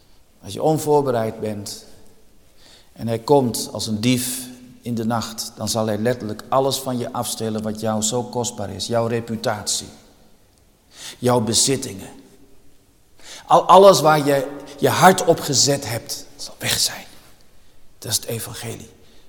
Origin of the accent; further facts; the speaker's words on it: De Heurne, Gelderland, Netherlands; Ik ben zelf opgegroeid in de Achterhoek, in de Heurne. Dat kent u niet. Ligt vlak bij Dinxperlo.